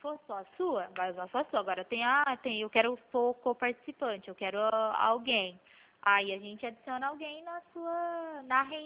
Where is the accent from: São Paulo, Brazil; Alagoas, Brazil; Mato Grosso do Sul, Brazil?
São Paulo, Brazil; Pirassununga; Ah, tá, é que eu sou de Pirassununga.